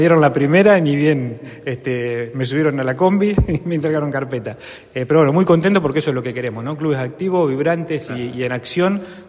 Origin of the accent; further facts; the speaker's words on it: Rauch, Buenos Aires Province, Argentina; Yo soy de Rauch, del centro de la provincia de Buenos Aires, con idiosincrasias muy similares